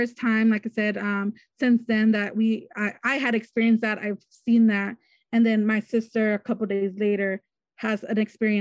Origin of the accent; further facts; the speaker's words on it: Wilmington, California, United States; I'm from Wilmington, California.